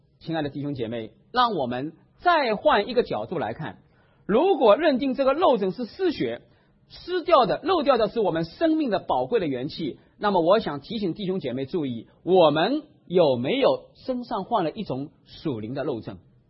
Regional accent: China; 而我们中国人，我在想我们的嘴巴这个口字怎么写

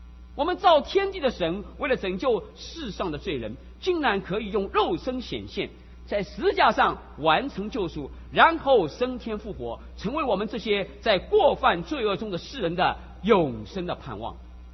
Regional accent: China; 连我们中国人其实看福音也会耻辱的

